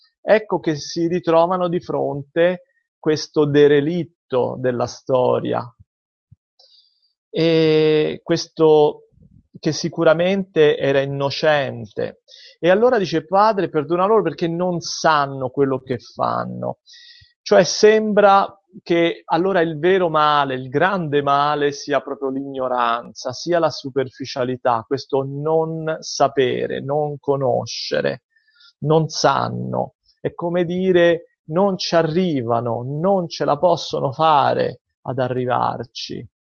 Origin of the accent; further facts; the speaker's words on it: Padua, Veneto, Italy; io vengo da Padova, dalla provincia di Padova